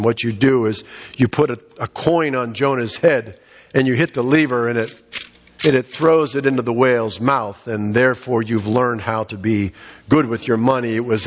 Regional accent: Titusville, Pennsylvania, United States; My brother and I were raised in Titusville, Pennsylvania.

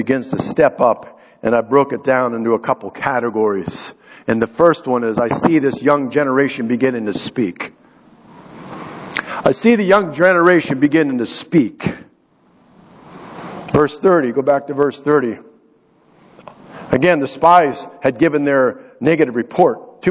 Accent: Titusville, Pennsylvania, United States; Growing up in Titusville, Pennsylvania, is where I grew up in my early years

